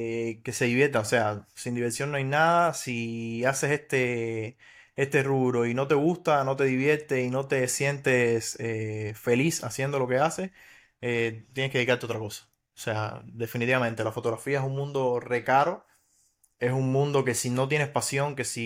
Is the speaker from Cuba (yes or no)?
yes; Cuba; moved away; He tenido el placer de fotografiar en mi país, en Cuba, y de fotografiar acá.